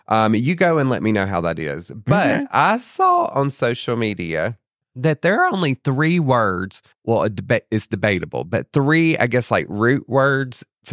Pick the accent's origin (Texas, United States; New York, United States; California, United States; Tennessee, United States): Tennessee, United States; Memphis; growing up in Memphis area, there's Hot Springs, Arkansas.